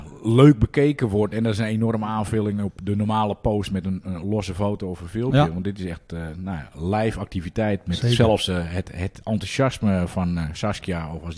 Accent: Oudedijk, Netherlands; Ja, ik ben in Oudedijk geboren. Zoals wel bekend

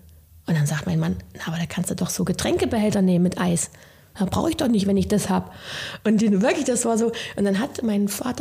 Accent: East Germany, Germany; Ob das ein Nachteil als Ossi ist oder auch ein Nachteil, weil ich eine Frau bin, kommt ja dann auch noch zusammen.

